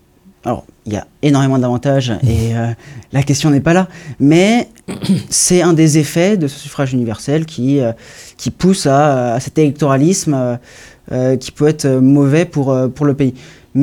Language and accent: French; France; En tant que bon Français, on a toujours ce complexe d'infériorité